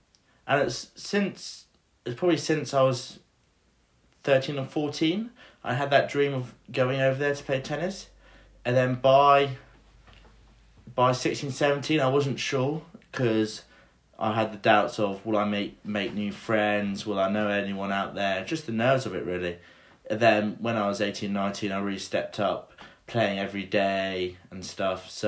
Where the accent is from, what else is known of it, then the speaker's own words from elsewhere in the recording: Worcester, West Midlands, United Kingdom; Yeah, so I'm 19 from England, Worcester.